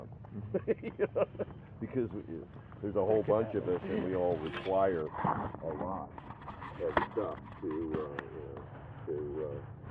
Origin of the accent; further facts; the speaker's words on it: Helena, Montana, United States; also born or lived in New York; I came back to my hometown of Helena after living in New York for a long time was to shorten commuting.